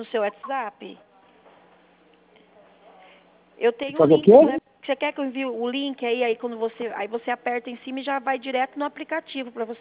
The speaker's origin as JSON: {"language": "Portuguese", "town": "Sorocaba", "region": "São Paulo", "country": "Brazil", "said": "Eu sou de Sorocaba."}